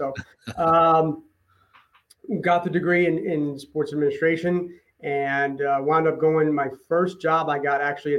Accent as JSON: {"language": "English", "town": "Boca Raton", "region": "Florida", "country": "United States", "tie": "born or raised there", "also_born_or_lived": "New Jersey", "said": "I was born in New Jersey, but raised in Boca Raton, Florida, college undergraduate at the University of Missouri"}